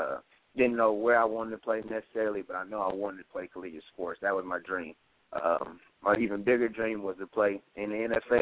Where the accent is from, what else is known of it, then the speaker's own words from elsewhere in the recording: Acuff, Texas, United States; I grew up right outside of Lubbock in a small community by the name of Acuff. Nobody knows where it's at.